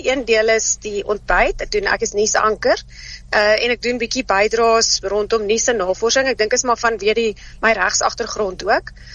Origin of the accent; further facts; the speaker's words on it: Koffiefontein, Free State, South Africa; Ja, ek is. Ek is terug in my geboortedorp. Ek het hier in Koffiefontein se wêreld groot geword vir die eerste paar jaar van my lewe, so ek is eintlik maar ook 'n Vrystaatse nooi.